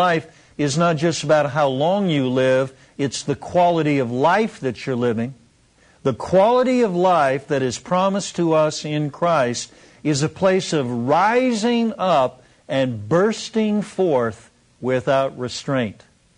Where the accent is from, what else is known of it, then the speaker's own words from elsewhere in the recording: Seattle, Washington, United States; I was born and raised in Seattle. I was kind of like the all-American boy.